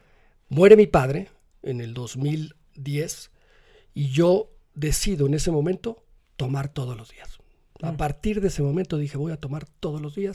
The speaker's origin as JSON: {"language": "Spanish", "town": "Monterrey", "region": "Nuevo León", "country": "Mexico", "tie": "born or raised there", "moved": "as an adult", "said": "Crecí, viví en Monterrey, muy bien, me fue muy bien en la universidad, regreso a México"}